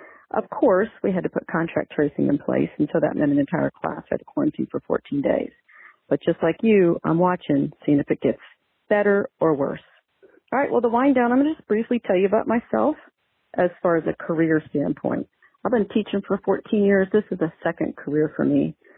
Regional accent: Pittsburgh, Pennsylvania, United States; I grew up in Pittsburgh. I'm a Steelers fan.

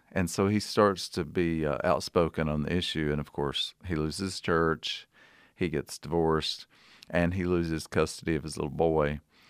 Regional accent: Lily, Kentucky, United States; I grew up in a little bitty town called Lily, sort of between Corbin and London in southeastern Kentucky, in Laurel County.

